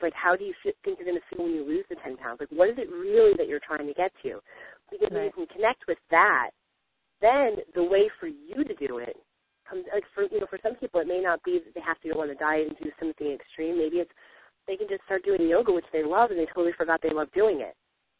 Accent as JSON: {"language": "English", "region": "New Jersey", "country": "United States", "said": "For me, I'm from Jersey, so my hands start going when we start talking."}